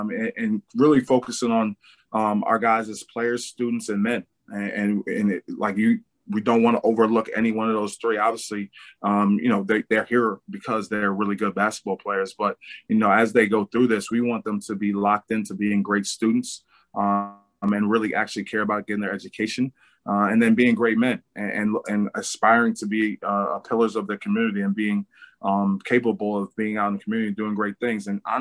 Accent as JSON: {"language": "English", "town": "New York City", "region": "New York", "country": "United States", "tie": "born or raised there", "said": "especially to come back to my hometown, New York City, and be a school like Fordham."}